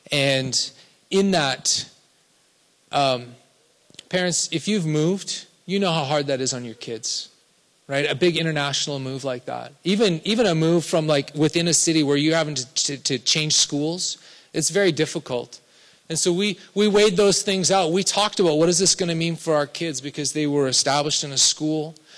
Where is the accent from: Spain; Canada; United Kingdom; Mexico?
Canada; now in San Diego, United States; Most of you know that me and my family were Canadian and we moved here from Toronto.